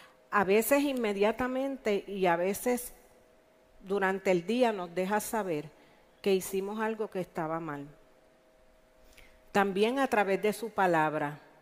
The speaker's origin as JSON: {"language": "Spanish", "town": "Ponce", "country": "Puerto Rico", "tie": "born or raised there", "said": "yo soy natural de Ponce, y mientras vivía allá, mis dos hijos eran pequeños"}